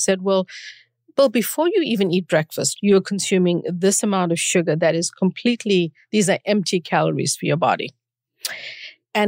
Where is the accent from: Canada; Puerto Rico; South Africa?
South Africa; moved away as an adult; I grew up during apartheid in South Africa and wow. moved to study here.